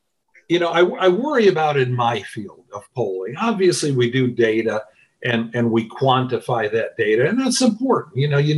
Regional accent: New York, United States; That of the 50 states, and we're from New York, right?

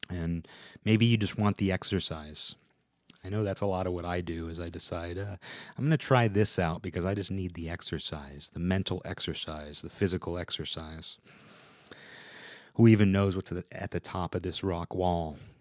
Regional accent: United States; I'm also an American. And I am proud to say that.

